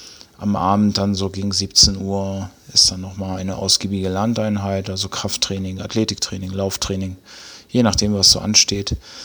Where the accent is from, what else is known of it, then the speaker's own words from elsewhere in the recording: Schleswig, Schleswig-Holstein, Germany; Das war in Schleswig und da bin ich groß geworden im TSV Schleswig, im Turn- und Schwimmverein.